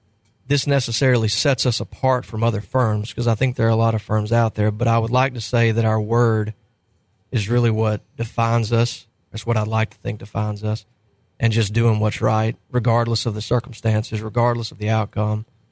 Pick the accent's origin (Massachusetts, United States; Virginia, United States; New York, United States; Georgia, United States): Georgia, United States; Well, growing up in South Georgia, if you didn't like to hunt or fish, you were going to be pretty bored.